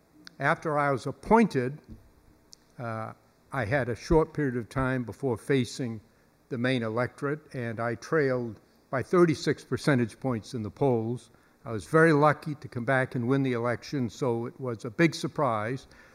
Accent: Waterville, Maine, United States; born there; I was born in Waterville. I had three older brothers.

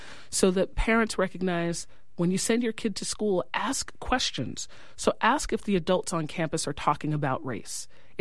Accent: New York, United States; now in California, United States; I've noticed as a New Yorker coming to California.

